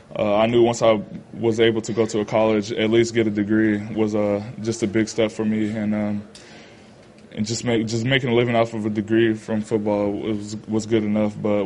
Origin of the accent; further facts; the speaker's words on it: Florida, United States; also born or lived in California; I was born in California, and, you know, even though I grew up in Florida, I came back to California